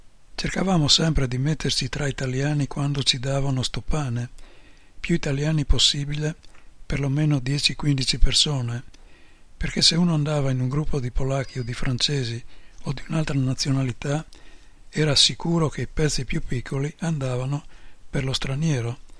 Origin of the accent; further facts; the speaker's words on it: Piedmont, Italy; Ma noi tra di noi parlavamo il nostro dialetto bello e asciutto, il piemontese